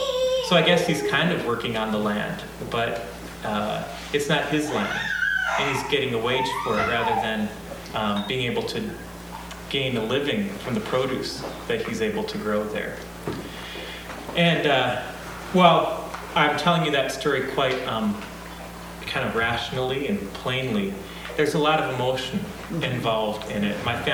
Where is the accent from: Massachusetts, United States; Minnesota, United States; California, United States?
Minnesota, United States; I grew up in Minnesota on a hog farm.